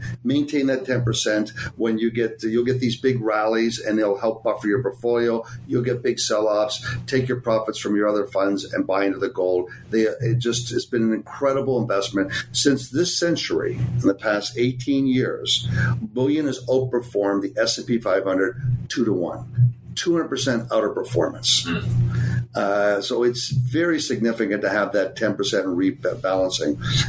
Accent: Ontario, Canada; back when I was in Canada, living in Toronto as a Canadian.

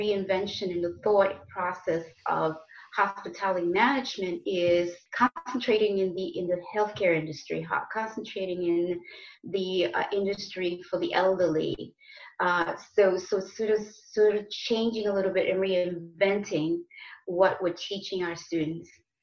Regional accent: Dominican Republic; I remember vanilla as being part of my childhood. I come from the Dominican Republic.

